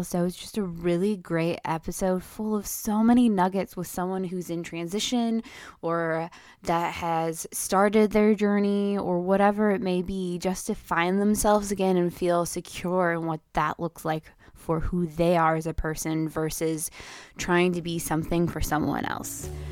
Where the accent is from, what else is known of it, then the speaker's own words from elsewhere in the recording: Iowa, United States; Yes, if you did not know, I grew up in Iowa originally, but I really identify the Midwest because I had a lot of family in pretty much every state in the Midwest.